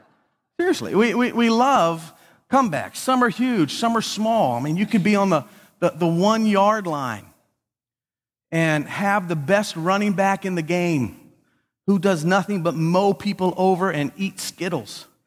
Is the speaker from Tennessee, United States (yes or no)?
no; Buffalo, New York, United States; I grew up in Buffalo, so I married a good Southern girl and then saved her from up north.